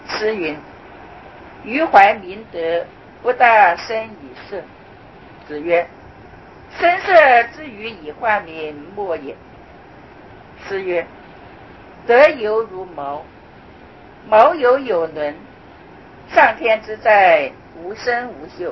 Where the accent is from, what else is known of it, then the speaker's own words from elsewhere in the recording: China; 我们中国人比较含蓄，自己有什么好的东西总是不愿意把它铺露出来，不愿意把它炫耀出来，这也是我们中国人的一种美德。